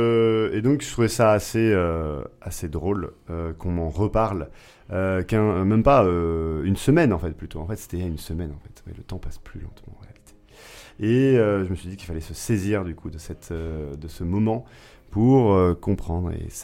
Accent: Grenoble, Auvergne-Rhône-Alpes, France; je suis grenoblois, et je suis là depuis 10 ans, et j'aime beaucoup cette ville et ses environs.

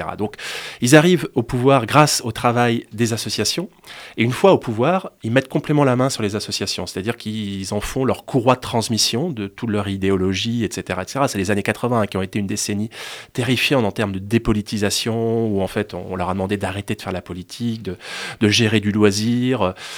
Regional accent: Pays de la Loire, France; Je viens de Loire-Atlantique.

